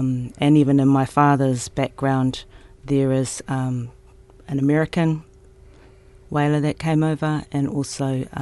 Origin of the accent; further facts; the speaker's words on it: Auckland, New Zealand; I grew up in Auckland, which is one of the major cities. I went to school there.